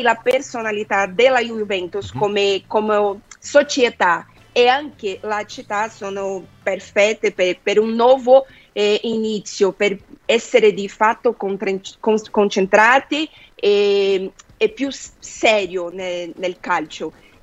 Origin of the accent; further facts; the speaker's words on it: Brazil; Italian is a second language; now in Turin, Italy; io non sono una brasiliana tradizionale